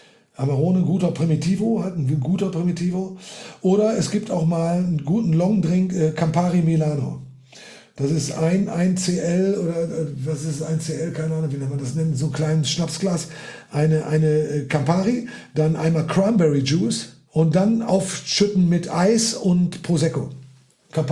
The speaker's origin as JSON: {"language": "German", "region": "North Rhine-Westphalia", "country": "Germany", "tie": "born there", "said": "Aber ich bin doch geborener Westfale."}